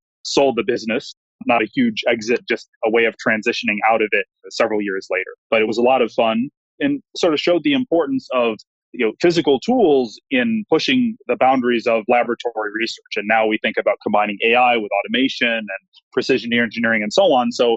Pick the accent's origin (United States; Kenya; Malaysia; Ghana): United States; Detroit, Michigan; So I grew up in the Detroit area and was an undergraduate at the University of Michigan.